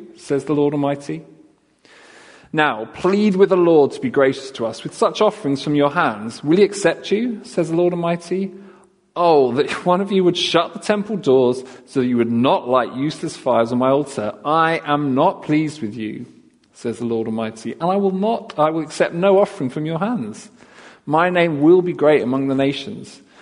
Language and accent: English; London, United Kingdom; now in Wales; I grew up in London, so obviously you can I don't sound like I come from these parts, but my wife and I really felt a calling to North Wales.